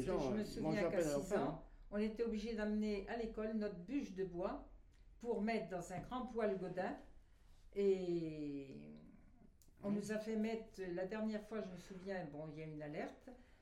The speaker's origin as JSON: {"language": "French", "town": "Bar-sur-Aube", "region": "Grand Est", "country": "France", "tie": "born there", "said": "Moi, je suis née à Bar-sur-Aube le 14 octobre 1933."}